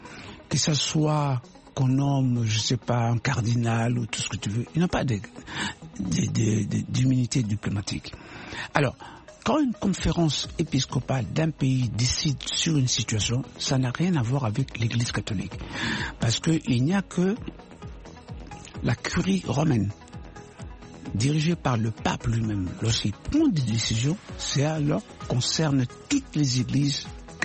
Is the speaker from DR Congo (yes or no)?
yes; DR Congo; mon pays d'origine, la République démocratique du Congo.